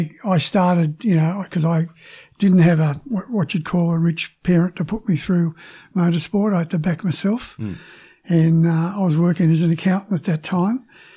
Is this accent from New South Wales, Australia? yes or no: yes; Sydney, New South Wales, Australia; moved away as an adult; now in Melbourne, Australia; In Sydney. I'm ex-Sydney, Cronulla Sutherland District.